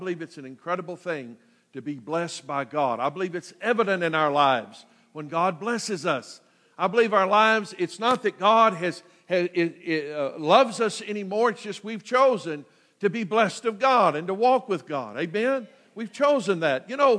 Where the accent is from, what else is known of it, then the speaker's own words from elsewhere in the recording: United States; That I'm grateful today that I'm an American.